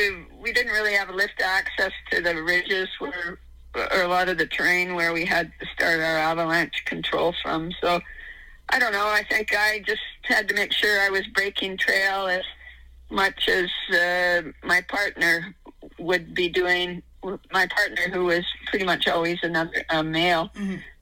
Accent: Vancouver, British Columbia, Canada; now in Whistler, Canada; I was brought up in Vancouver. We were always a fairly sporty family, and I learned to ski when I was a kid up on Mount Seymour, one of the local mountains.

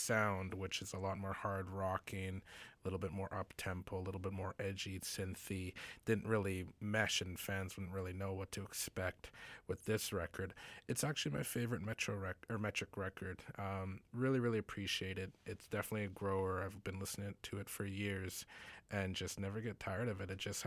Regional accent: Calgary, Alberta, Canada; I grew up in Calgary

